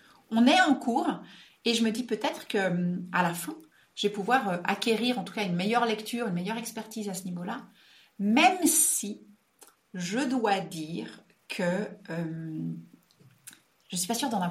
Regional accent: Switzerland; Chez nous, en Suisse, ça s'appelle une fiduciaire.

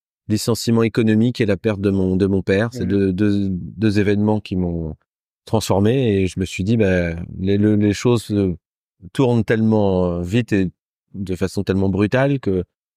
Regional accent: Heurteville, Normandy, France; also born or lived in Rouen; je suis né donc à Rouen, j'ai grandi dans les méandres de la Seine, dans un petit village en face de Jumièges qui s'appelle Heurteville.

